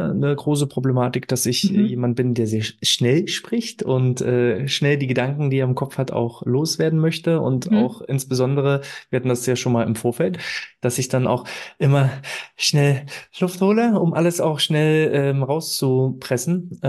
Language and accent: German; Saxony-Anhalt, Germany; Ursprünglich komme ich aus Sachsen-Anhalt und da falle ich auch manchmal noch in den Dialekt hinein